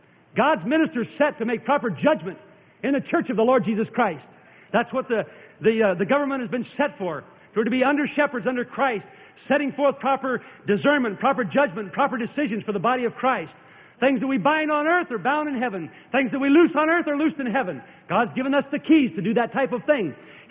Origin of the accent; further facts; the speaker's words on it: Arizona, United States; like where I grew up down in Arizona